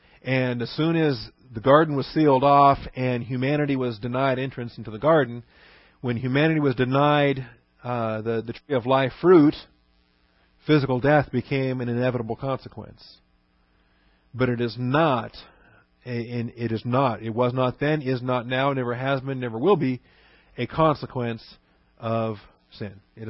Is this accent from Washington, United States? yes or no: yes; Washington, United States; But I grew up in Washington State, so I love apples.